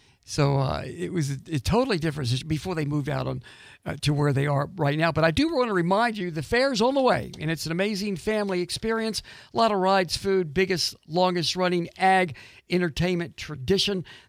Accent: Pensacola, Florida, United States; let me just kind of reference the early 60s or so, and growing up in Pensacola.

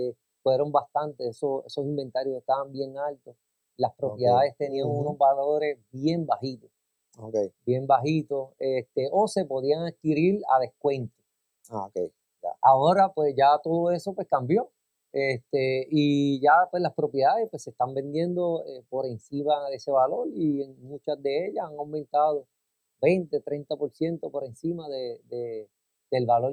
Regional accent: San Sebastián, Puerto Rico; Soy del pueblo de San Sebastián.

